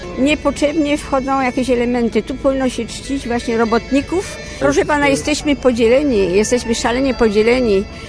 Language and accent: Polish; Greater Poland Voivodeship, Poland; Mam 82 lata, jestem spod Poznania i specjalnie przyjechałam. Pamiętam te czasy, bo przecież skoro mam 82 lata, się urodziłam w 1934 roku